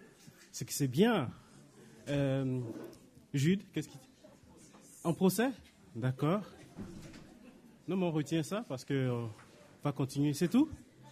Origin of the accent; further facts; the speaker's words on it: Siberia, Russia; En Sibérie, chez nous en Sibérie, tout se fait de manière instantanée.